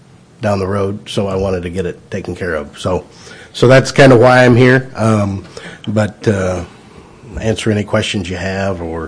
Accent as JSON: {"language": "English", "region": "Iowa", "country": "United States", "said": "it I'm from Iowa"}